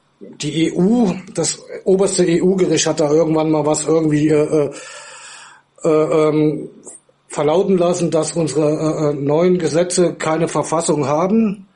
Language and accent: German; Germany; Ich bin in Deutschland groß geworden, ich habe Deutsch gelernt, ich habe Deutsch gelebt.